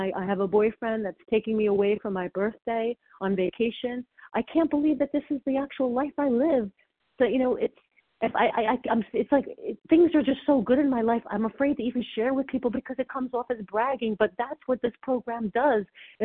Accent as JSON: {"language": "English", "region": "New Jersey", "country": "United States", "said": "from New Jersey."}